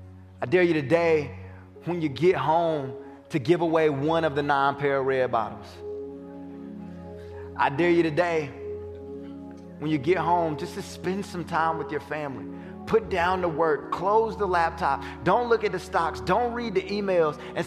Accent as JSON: {"language": "English", "region": "North Carolina", "country": "United States", "said": "I'm from North Carolina, home of the real beaches."}